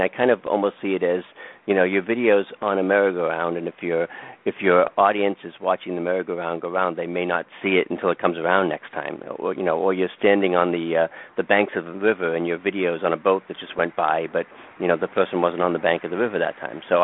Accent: Boston, Massachusetts, United States; accent: Boston; I don't know that it doesn't really get my Boston accent down too well

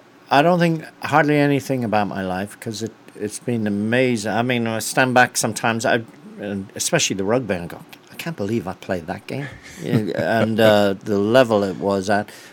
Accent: LaGrange, Illinois, United States; we're LaGrange, Illinois, and I said, I'm from LaGrange

